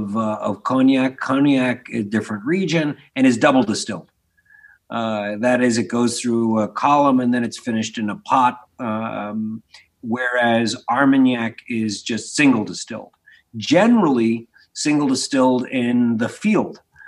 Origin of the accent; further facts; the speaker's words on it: Philadelphia, Pennsylvania, United States; And we're both from Philly, right?